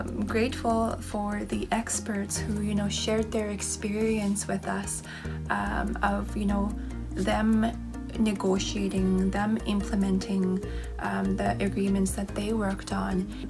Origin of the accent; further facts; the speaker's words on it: Fort McPherson, Northwest Territories, Canada; now in Yellowknife, Canada; I am from Yellowknife, Northwest Territories. I am originally from Fort McPherson, Northwest Territories. I am Tetlikwichin.